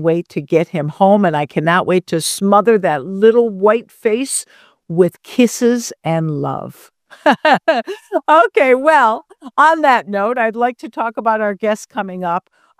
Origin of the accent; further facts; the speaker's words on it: Detroit, Michigan, United States; because I'm from Detroit